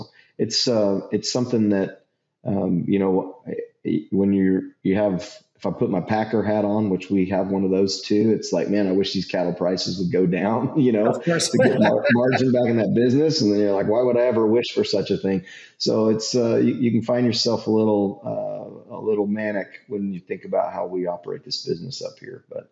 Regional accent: Texas, United States; like as a Texan and the High Plains cattle feeder coming here

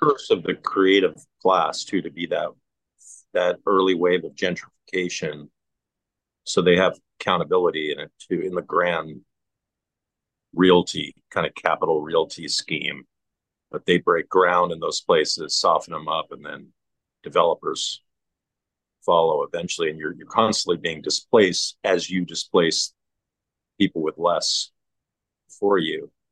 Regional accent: Canada; Let me tell you something as a Canadian on that subject.

